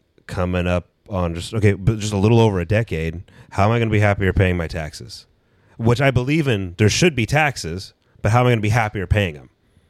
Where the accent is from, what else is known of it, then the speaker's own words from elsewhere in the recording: United States; the real big concern for me as an American